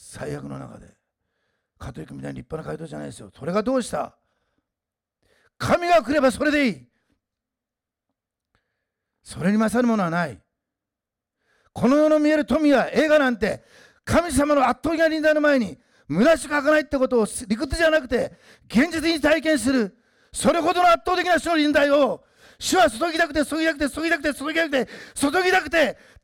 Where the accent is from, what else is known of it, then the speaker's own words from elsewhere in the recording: Nagasaki, Japan; 僕は長崎育ちましたからそれよく知ってるんです